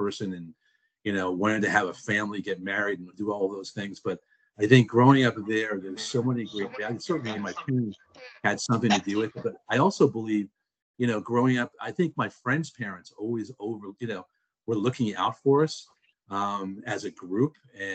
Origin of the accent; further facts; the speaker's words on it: Queens Village, New York, United States; Well, I feel very fortunate, you know, that I was able to grow up in a time and a place where, you know, as I said earlier, where we were able to forge such strong bonds and friendships